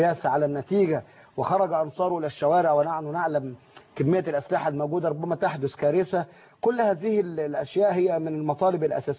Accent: Egypt; احنا مصريين بنحب بلدنا بنحب وطننا.

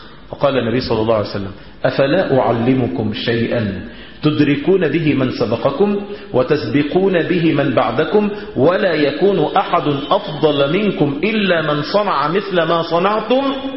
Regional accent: Heliopolis, Cairo Governorate, Egypt; انا من مصر الجديده

